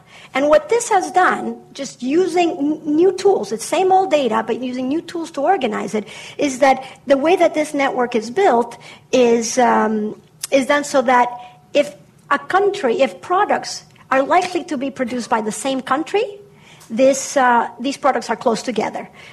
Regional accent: Bolivia; I'm originally from Bolivia, right?

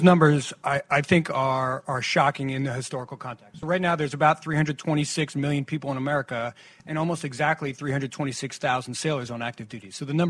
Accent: New Jersey, United States; specifically Mikey Sherrill from my home state of New Jersey

